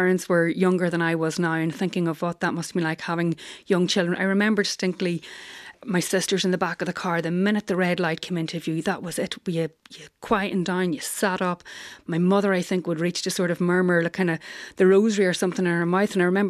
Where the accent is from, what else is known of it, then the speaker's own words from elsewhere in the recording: Newry, Northern Ireland, United Kingdom; So I grew up in Newry. So my mommy's from Dundalk. My dad is from Newry.